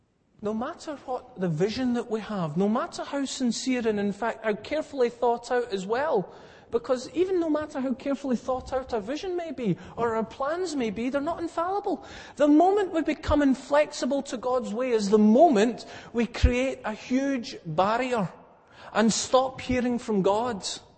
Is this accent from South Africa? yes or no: yes; South Africa; moved away; I grew up in South Africa until 1977.